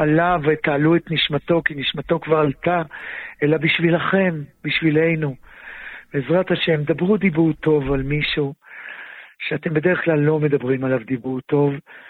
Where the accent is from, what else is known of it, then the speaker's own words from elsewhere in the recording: Bnei Brak, Tel Aviv District, Israel; אני יליד בני ברק, גדלתי בבני ברק